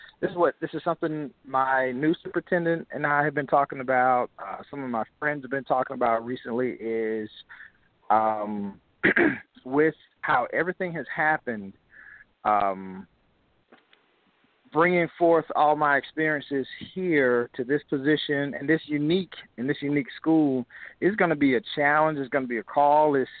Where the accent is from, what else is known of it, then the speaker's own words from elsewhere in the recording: Georgia, United States; now in North Carolina, United States; I was the director of curriculum and innovation in my home where I was born and raised in Georgia.